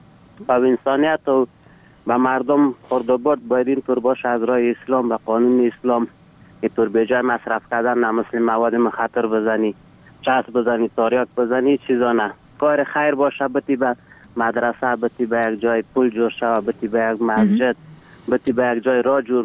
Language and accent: Persian; Ghorband, Parwan, Afghanistan; افغان هستیم از غوربند.